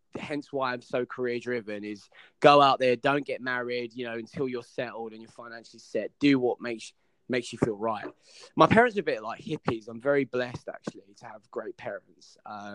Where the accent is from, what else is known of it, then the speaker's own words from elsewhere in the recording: Gravesend, South East England, United Kingdom; You know, I grew up in Gravesend, Kent